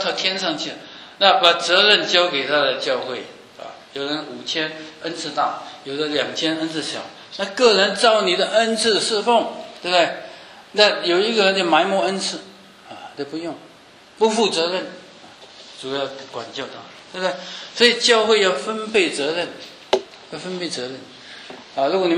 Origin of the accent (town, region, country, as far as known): China